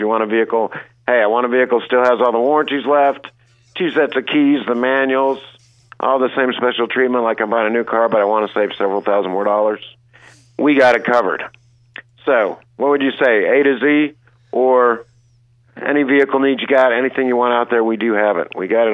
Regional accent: Fleming Island, Florida, United States; but I hail from Fleming Island. I'm a Fleming Islander.

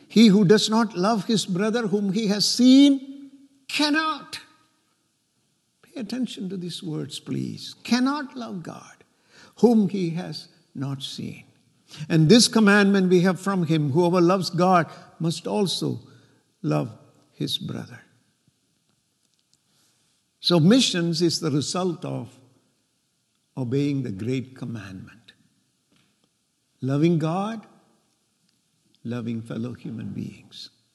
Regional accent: South India, India; We were raised in India, my wife and I were raised in southern India. We are part of the community of Christians that is known as St. Thomas Christian Community.

